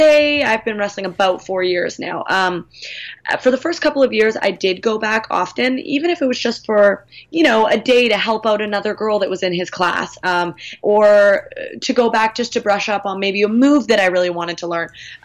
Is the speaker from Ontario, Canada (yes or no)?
no; Victoria, British Columbia, Canada; I'm from Victoria, and really, we only have hockey players.